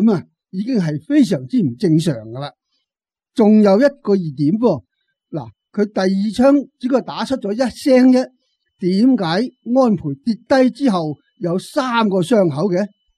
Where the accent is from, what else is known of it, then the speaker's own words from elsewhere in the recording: China; 虽然我系中国人